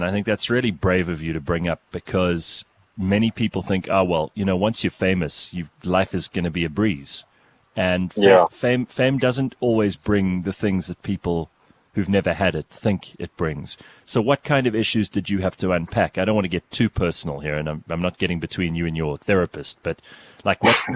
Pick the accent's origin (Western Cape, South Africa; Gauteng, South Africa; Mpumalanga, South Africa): Gauteng, South Africa; Pretoria; we're both from Pretoria